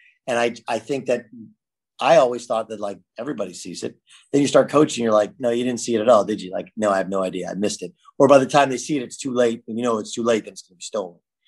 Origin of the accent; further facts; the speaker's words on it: California, United States; I used to come home and watch the Big East, because I grew up in California.